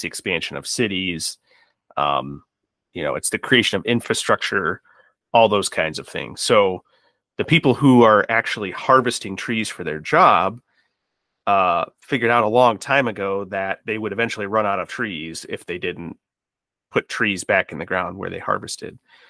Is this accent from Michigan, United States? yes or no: yes; Michigan, United States; so I grew up in Michigan.